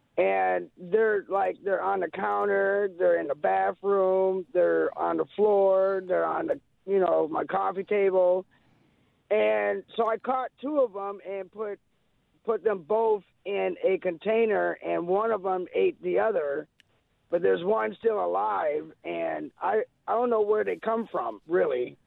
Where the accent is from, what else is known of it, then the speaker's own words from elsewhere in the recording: Fargo, North Dakota, United States; Okay, so when I'm from Fargo, but right now I'm visiting Wisconsin.